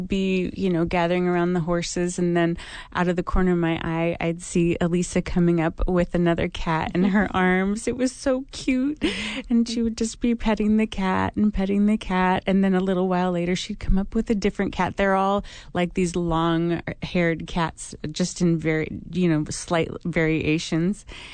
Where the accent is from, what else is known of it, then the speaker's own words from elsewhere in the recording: Nome, Alaska, United States; born there; And so I was born in Nome, and it's a very special place to my family.